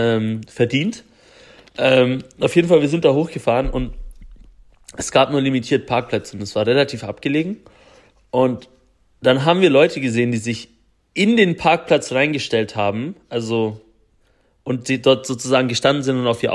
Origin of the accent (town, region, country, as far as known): Germany